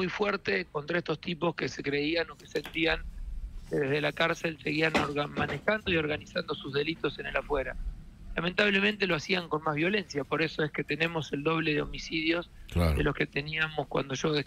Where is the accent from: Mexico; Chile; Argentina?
Argentina; now in Rosario, Argentina; yo vengo de abajo. Yo vengo de una clase popular, vengo de un pueblo muy chiquito. Cuando me vine a estudiar tuve que trabajar desde el primer día que me vine a la ciudad de Rosario.